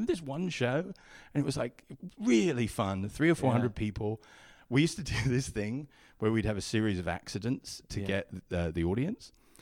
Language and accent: English; England, United Kingdom; I'm from England